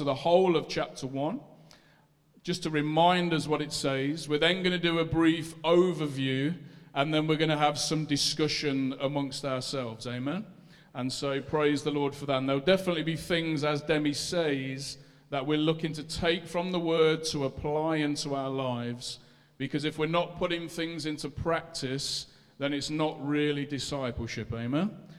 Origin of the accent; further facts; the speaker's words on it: Leicester, East Midlands, United Kingdom; accent: Leicester; I know it sounds in my Leicester accent like I'm saying Acts